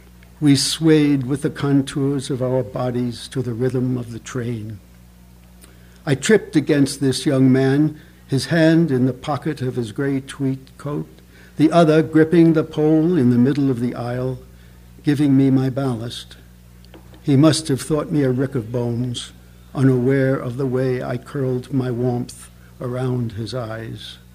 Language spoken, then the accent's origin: English; New York, United States; I was in New York this past weekend. I was brought up in New York.